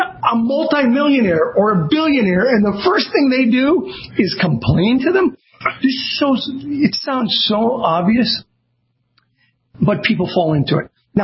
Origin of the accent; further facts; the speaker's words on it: Azusa, California, United States; also born or lived in South Central Los Angeles; I mean, I lived in South Central L.A. I grew up in Azusa, California.